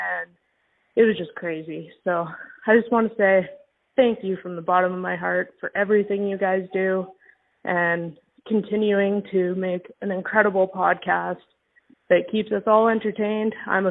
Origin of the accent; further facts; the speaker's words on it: Innisfil, Alberta, Canada; now in Victoria, Canada; I am originally from Innisfil, Alberta